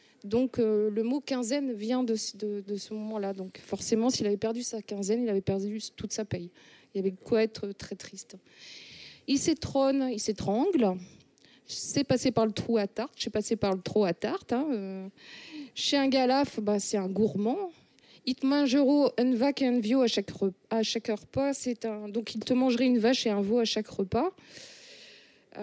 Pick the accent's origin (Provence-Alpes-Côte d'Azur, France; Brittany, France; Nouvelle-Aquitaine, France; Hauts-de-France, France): Hauts-de-France, France; Lille; J'ai grandi à Lille, donc il y a certains accents que je connais.